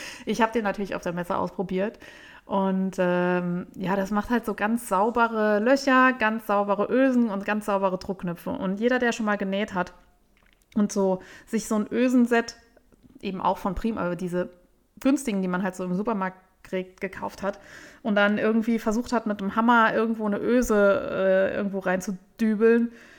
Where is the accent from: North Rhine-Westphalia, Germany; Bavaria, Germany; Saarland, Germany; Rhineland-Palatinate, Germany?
Saarland, Germany; Saarbrücken; Bei uns in Saarbrücken gibt es tatsächlich keinen